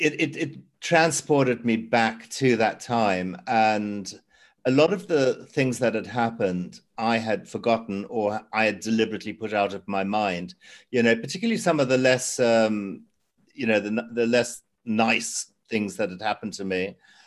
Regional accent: Zimbabwe; a memoir about my life growing up in Zimbabwe.

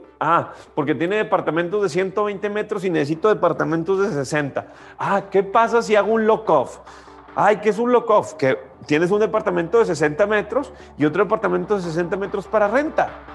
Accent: Morelia, Michoacán, Mexico; Soy de Morelia. Pues en Morelia creo que hay grandes oportunidades.

